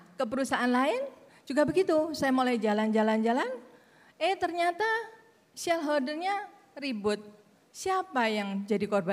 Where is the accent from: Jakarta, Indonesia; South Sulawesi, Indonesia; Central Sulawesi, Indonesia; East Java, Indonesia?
East Java, Indonesia; Surabaya; now in Bali, Indonesia; saya ini arek Surabaya tapi saya tinggal di Bali.